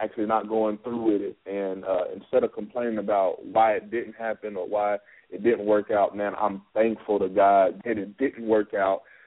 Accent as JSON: {"language": "English", "region": "Oklahoma", "country": "United States", "lives_now": "Fayetteville, United States", "said": "I'm from Oklahoma originally. I live in Fayetteville, Arkansas right now."}